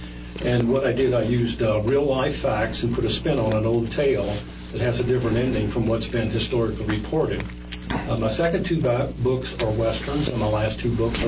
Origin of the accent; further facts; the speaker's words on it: Indiana, United States; he lived about 30 miles from my hometown in Indiana, southern Indiana.